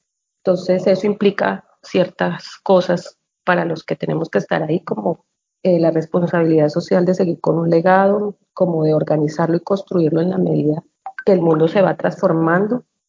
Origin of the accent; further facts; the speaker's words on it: Bogotá, Colombia; born there; Nací en Bogotá, pero en una dualidad interesante.